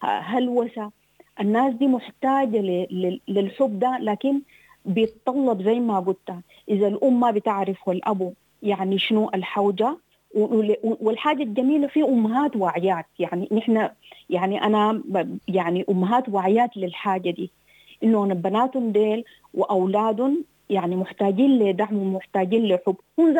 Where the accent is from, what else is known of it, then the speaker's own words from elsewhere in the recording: Sudan; برجع وبقول إحنا كمجتمع سوداني لازم نفهم